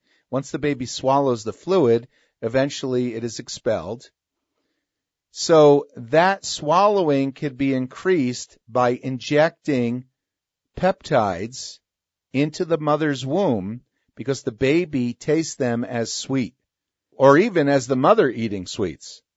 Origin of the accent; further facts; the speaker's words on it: Princeton, New Jersey, United States; Princeton University, where I grew up in New Jersey, Princeton